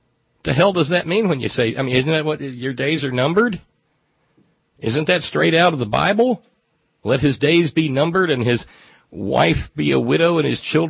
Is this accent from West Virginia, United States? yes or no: yes; West Virginia, United States; I'm from West Virginia, so I mean no insult to my neighbors to the south in Kentucky